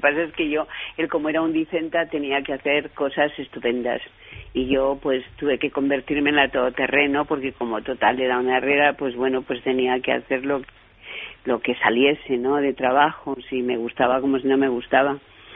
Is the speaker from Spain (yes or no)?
yes; Valladolid, Castile and León, Spain; now in Madrid, Spain; De Madrid, porque, bueno, llegué de Valladolid allí a trabajar y lo conocí allí